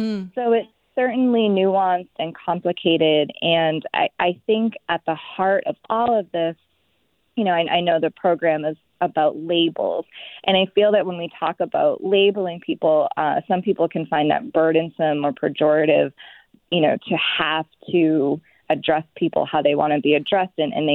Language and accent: English; Maine, United States; So I'll say … I'm from the Penobscot Nation